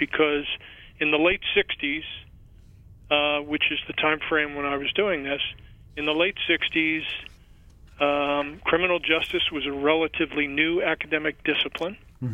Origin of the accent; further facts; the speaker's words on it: Newark, New Jersey, United States; I grew up in Newark, New Jersey, in an urban environment.